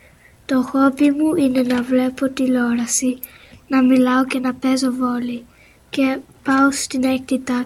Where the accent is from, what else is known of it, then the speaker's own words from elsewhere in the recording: Greece; και είμαι 11 χρονών. Κατάγομαι από την Ελλάδα, την Αλβανία και το Λονδίνο.